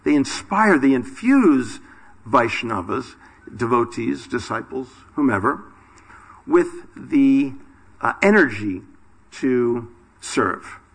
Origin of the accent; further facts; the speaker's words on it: United States; now in United Kingdom; I mean, you folks are in Britain here, and I'm American, and, you know, we do things maybe a little differently in America.